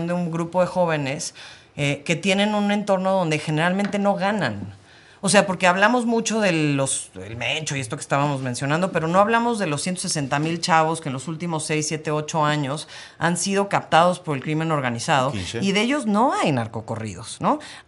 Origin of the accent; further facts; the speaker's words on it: San Miguel de Allende, Guanajuato, Mexico; aunque crecí en San Miguel de Allende, Guanajuato